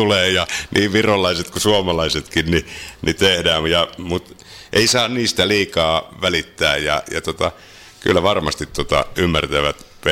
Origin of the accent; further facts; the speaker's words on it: Rauma, Satakunta, Finland; mä olen Raumalta kotosi, joka on jo oma kieli meillä siellä kotikaupungissa, niin kuin Vörussa konsanaan